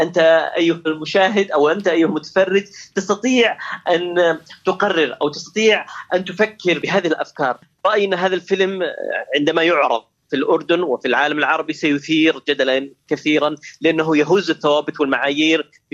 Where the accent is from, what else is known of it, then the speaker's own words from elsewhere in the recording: Saudi Arabia; لا شك أنه حلم لدينا نحن كل السعوديين هو مشاركة وتواجد فيلم سعودي في المهرجان